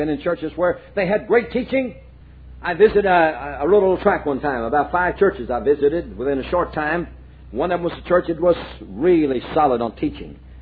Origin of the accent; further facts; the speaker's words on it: Southern United States, United States; Some people say, well, bless God, I'm a Southerner. I like to see things kind of puffed up a little bit. Well, fine. I do too.